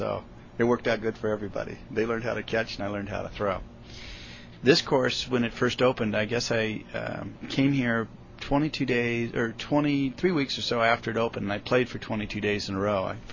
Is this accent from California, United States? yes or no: yes; Coronado, California, United States; I'm from Coronado, California, and my title here is owner-operator of the Morley Field Disc Golf Pro Shop.